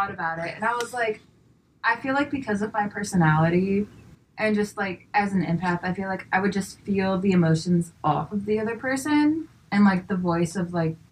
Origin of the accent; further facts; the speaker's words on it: Canton, Georgia, United States; In Canton, Georgia. I grew up in the South.